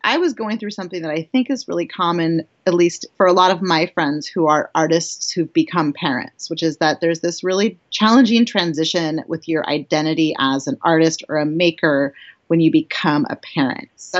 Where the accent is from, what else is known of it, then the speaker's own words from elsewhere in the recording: San Jose, California, United States; I'll say I grew up in the Bay Area.